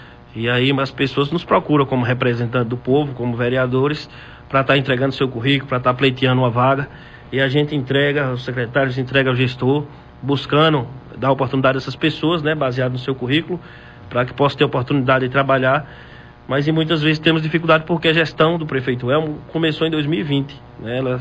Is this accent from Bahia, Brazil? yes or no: yes; Campo Formoso, Bahia, Brazil; Eu nasci e me criei em Campo Formoso, estudei aqui, saí para estudar fora Medicina em Juazeiro, mas retornei.